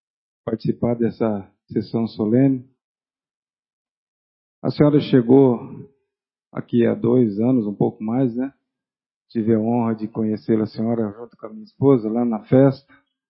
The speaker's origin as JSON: {"language": "Portuguese", "town": "Oscar Bressane", "region": "São Paulo", "country": "Brazil", "tie": "born there", "lives_now": "Garça, Brazil", "said": "Porque eu nasci em Oscar Bressane e eu não sou cidadão garcense, né? Apesar de estar aqui desde 85"}